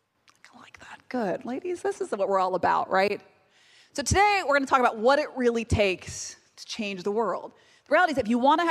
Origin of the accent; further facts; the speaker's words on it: Spring, Texas, United States; also born or lived in Bolivia; I grew up in Spring, Texas most of my life by way of Bolivia. I'm originally from Bolivia.